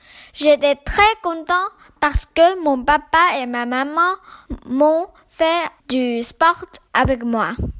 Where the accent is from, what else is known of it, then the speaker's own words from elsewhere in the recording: Vietnam; je suis vietnamien